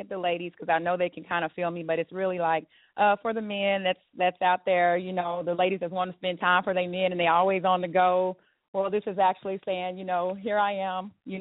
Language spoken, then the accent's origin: English; Dallas, Texas, United States; Yes, ma'am. I'm from Dallas, Texas.